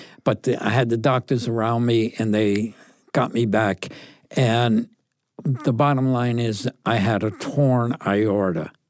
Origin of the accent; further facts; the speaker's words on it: Connecticut, United States; born or raised there